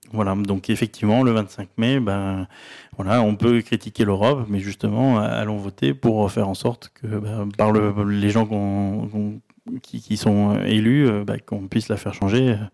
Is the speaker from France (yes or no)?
yes; France